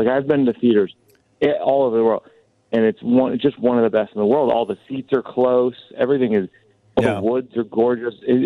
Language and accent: English; Boston, Massachusetts, United States; I grew up in Boston